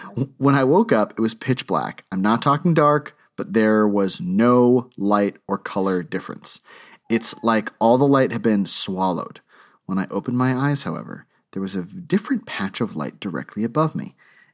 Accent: Texas, United States; This was one of my first times really driving around in the Northeast. I grew up in Texas.

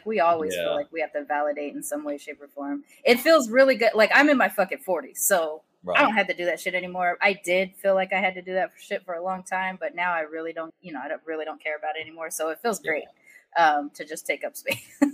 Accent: Long Beach, California, United States; also born or lived in Sacramento; Well, Long Beach. But really, Sacramento, I was born there, but then I grew up in Long Beach. I'm a military kid.

